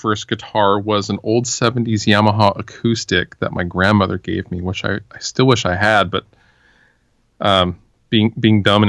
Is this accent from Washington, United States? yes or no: yes; Federal Way, Washington, United States; also born or lived in Renton; now in Tacoma, United States; Yeah, I was born in Renton and raised in Federal Way.